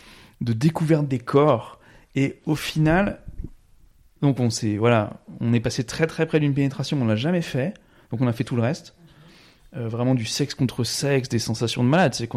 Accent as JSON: {"language": "French", "region": "Brittany", "country": "France", "said": "Et je viens de Bretagne."}